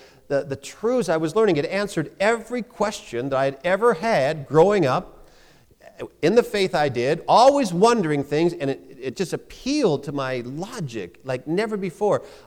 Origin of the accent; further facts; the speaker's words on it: Mission, British Columbia, Canada; in my hometown of Mission, British Columbia